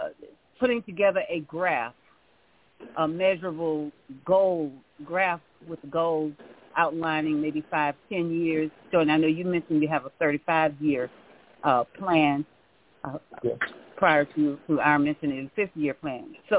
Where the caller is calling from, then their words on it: Pompano Beach, Florida, United States; I'm calling from St. Petersburg, Pompano, Florida, still in Florida.